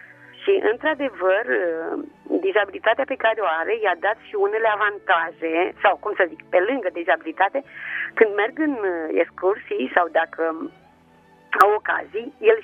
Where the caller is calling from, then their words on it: Pitești, Argeș, Romania; din Pitești.